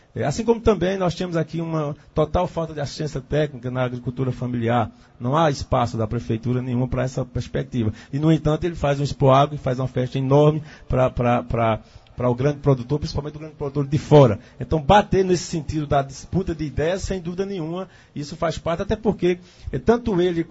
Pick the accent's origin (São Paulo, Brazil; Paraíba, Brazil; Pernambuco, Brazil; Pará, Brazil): Pernambuco, Brazil; Afogados da Ingazeira; moved away as an adult; also born or lived in Recife; Saí aos 18 anos de Afogado em Gazeira, numa situação extremamente adversa, saí inclusive sem falar com meu pai